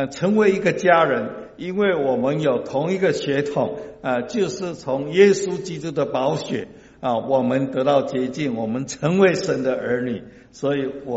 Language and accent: Chinese; Taiwan; now in United States; 那我的家乡台湾啊，还是有我的亲人在。